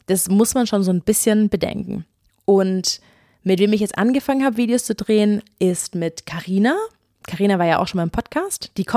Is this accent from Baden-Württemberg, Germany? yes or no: yes; Ulm, Baden-Württemberg, Germany; in Ulm, wo ich herkomme